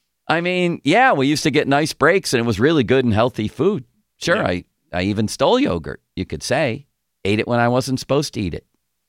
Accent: Buffalo, New York, United States; I grew up in Buffalo, so I didn't have a baseball team, so I adopted the Pirates, 1971.

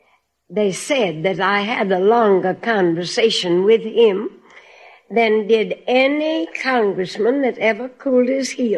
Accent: Williamsburg, Massachusetts, United States; now in California, United States; I'm from Williamsburg, Massachusetts.

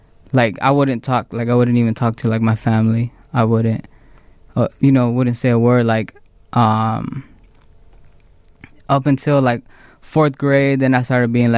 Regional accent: Phoenix, Arizona, United States; Yep, born and raised, West Phoenix.

